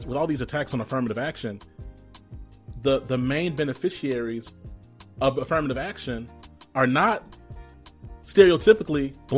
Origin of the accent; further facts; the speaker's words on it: Rome, Georgia, United States; born there; I was born in Rome, Georgia.